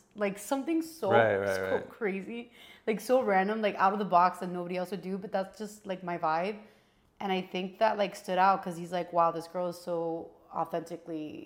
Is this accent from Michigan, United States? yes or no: no; Kendall, Florida, United States; so I was born in Miami. I grew up in Kendall. I'm a Kendall girl. If you're from Miami, you know what that means.